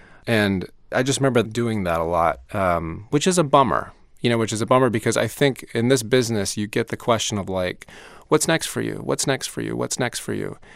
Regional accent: the South, United States; Because I was raised in the South, and I was raised in the Baptist Church.

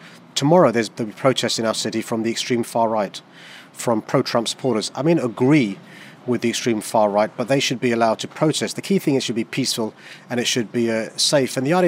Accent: London, United Kingdom; And one of the great things about being a Londoner and having the values that we have is that we get to protest.

